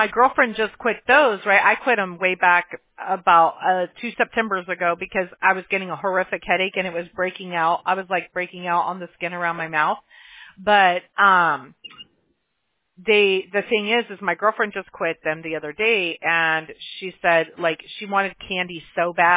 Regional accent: Mobile, Alabama, United States; born there; I was born in Mobile, Alabama, so we're all about that, you know?

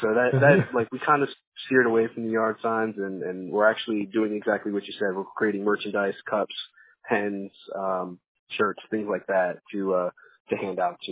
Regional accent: Virginia Beach, Virginia, United States; But locally I'm from the Virginia Beach area, grew up in the Virginia Beach area.

